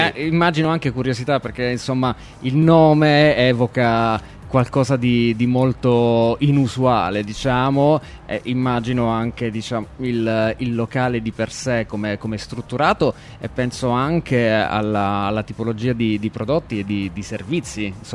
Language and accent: Italian; Abruzzo, Italy; Da abruzzese apprezzo particolarmente.